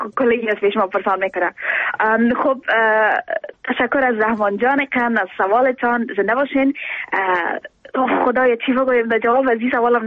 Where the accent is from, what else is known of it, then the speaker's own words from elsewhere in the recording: Afghanistan; من از افغانستان هستم، ولایتش فکر میکنم فرق نمیکنم که از کجای افغانستان ما شما افغان هستیم